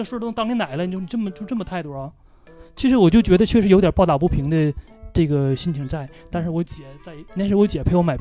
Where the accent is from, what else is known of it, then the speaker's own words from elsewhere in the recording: Northeast China, China; accent: Northeastern Mandarin; 就是像我们东北话就连哼带骂的那种